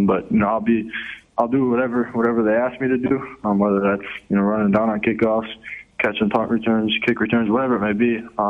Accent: Wautoma, Wisconsin, United States; I was just at my hometown in Wautoma.

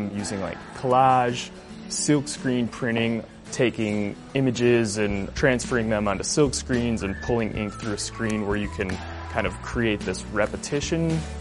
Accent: Baldwin, Wisconsin, United States; born there; I was born in Baldwin, Wisconsin. It's kind of a small town along the western border.

